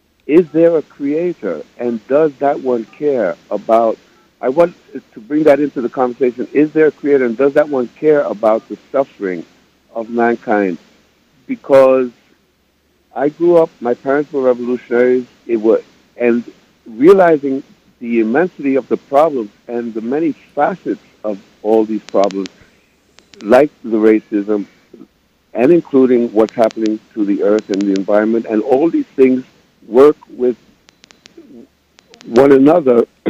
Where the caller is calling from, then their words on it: New York City, New York, United States; New York City, so the Upper West Side.